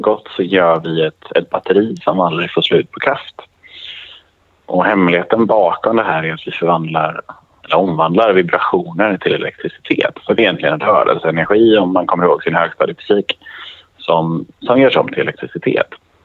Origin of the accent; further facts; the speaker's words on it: Gothenburg, Västra Götaland County, Sweden; Får jag ändå säga, som god göteborgare.